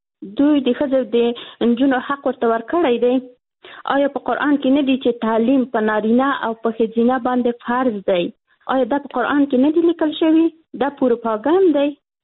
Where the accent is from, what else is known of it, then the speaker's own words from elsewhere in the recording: Afghanistan; موږ الحمدلله موږ مسلمانان یو، موږ افغانان یو